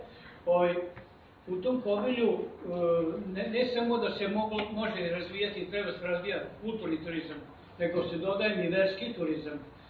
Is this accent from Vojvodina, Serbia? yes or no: yes; Kovilj, Vojvodina, Serbia; Ovo, ja dolazim iz Kovilja.